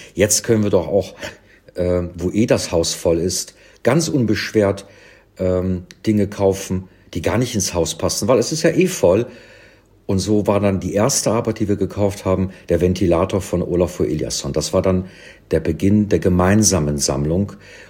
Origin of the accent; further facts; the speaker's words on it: Cologne, North Rhine-Westphalia, Germany; also born or lived in London; in Köln, in meiner Heimatstadt